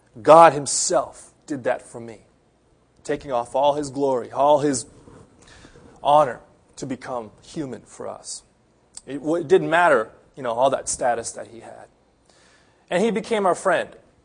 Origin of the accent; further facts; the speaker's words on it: Los Angeles, California, United States; "Hey, hi, how you doing? … I'm from Los Angeles. It's nice to meet you.